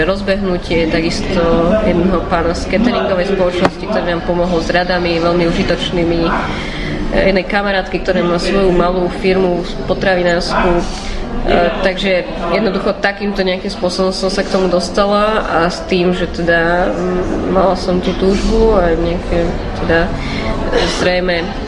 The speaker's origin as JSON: {"language": "Slovak", "town": "Bratislava", "region": "Bratislava Region", "country": "Slovakia", "tie": "born or raised there", "said": "Teda som rodená Bratislavčanka"}